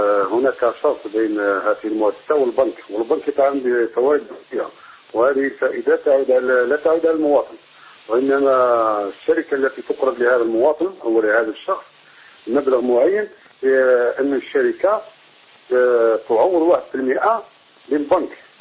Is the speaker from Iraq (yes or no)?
no; Algeria; أنا من الجزائر، عندنا هنا في الجزائر